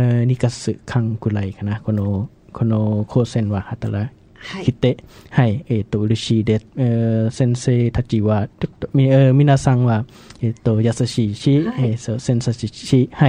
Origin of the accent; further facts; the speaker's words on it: Thailand; Japanese is a second language; now in Japan; タイから来ました。